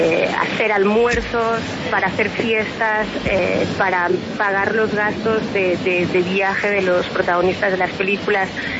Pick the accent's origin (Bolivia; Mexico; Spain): Spain; Yo soy española.